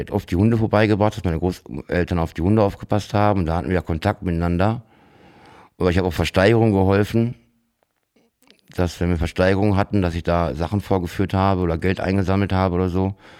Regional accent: Bern, Switzerland; viele haben in Bern dann rumerzählt, in der Stadt, wo ich aufgewachsen bin

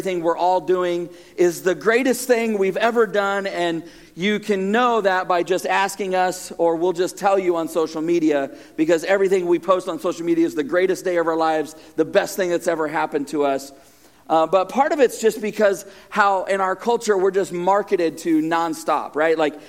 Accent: California, United States; now in Riverside, United States; My family and I moved down in July from Northern California, spent most of our lives up there, pastoring a church the last 10 years that we started

